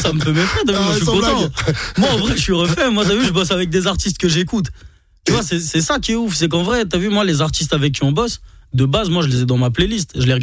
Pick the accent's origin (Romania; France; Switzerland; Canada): Switzerland; Geneva; Ouais, moi, j'ai grandi à Genève. Après, je suis venu ici.